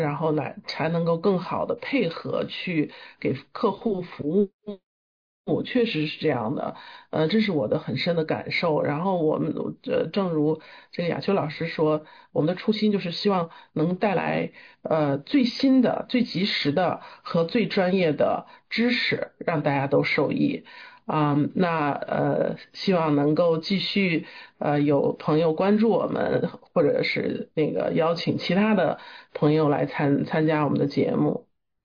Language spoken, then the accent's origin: Chinese; Xi'an, Shaanxi, China; moved away as an adult; now in United States; 我是来自中国大陆的西安，古城西安，来到美国已经有今年是31个年头了。